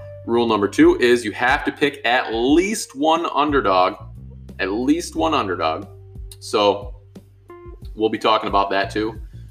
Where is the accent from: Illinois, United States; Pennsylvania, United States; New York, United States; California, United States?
New York, United States; Buffalo; because we're both from the Buffalo area.